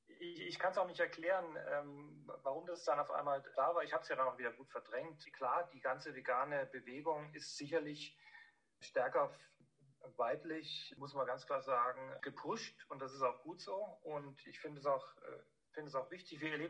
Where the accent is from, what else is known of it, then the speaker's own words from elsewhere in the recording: Bavaria, Germany; und ich bin in Oberfranken aufgewachsen, in einer sehr fleischlastigen Gegend auch.